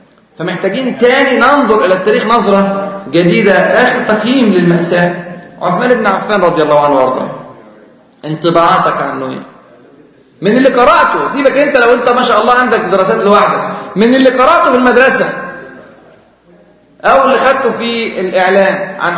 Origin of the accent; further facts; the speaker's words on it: Egypt; ناخد في الجامعة الأمريكية عندنا في مصر